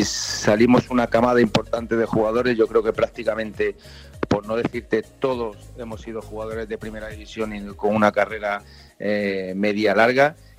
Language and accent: Spanish; Seville, Andalusia, Spain; also born or lived in Zaragoza / Madrid / Murcia; Sí, bueno, nací en Zaragoza, de ahí fui a Madrid. A los 4 años salí mi padre salió destinado para Murcia, en la Academia General del Aire, y aquí estuve hasta los 10 años y medio aproximadamente, que ya sí tiro para Sevilla